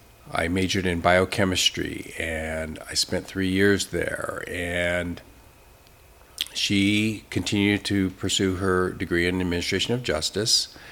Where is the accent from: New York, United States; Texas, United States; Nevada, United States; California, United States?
California, United States; Oakland; I grew up in Oakland. I was born in Oakland and I grew up in the East Bay.